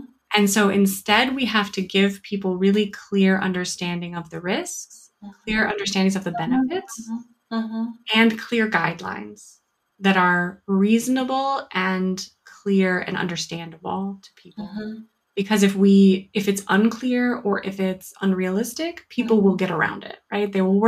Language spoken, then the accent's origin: English; United States; So we have myself, I'm American, we have Germans, we have Malaysians.